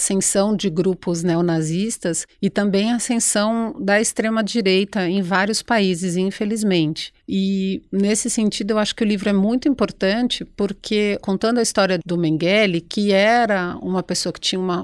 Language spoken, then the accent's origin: Portuguese; Brazil; Como brasileiro, coisas que aconteceram no nosso passado